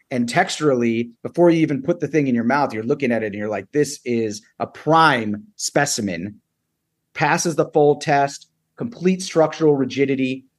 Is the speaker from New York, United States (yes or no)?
yes; New York, United States; so for me being a New Yorker